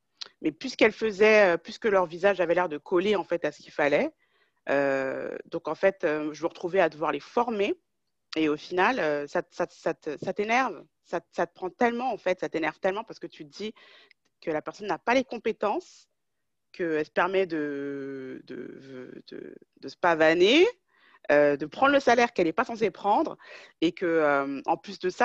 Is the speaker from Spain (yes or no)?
no; Paris, Île-de-France, France; born there; je suis française. Je devais toujours préciser, je suis née à Paris même, tu sais, la capitale, donc je suis française.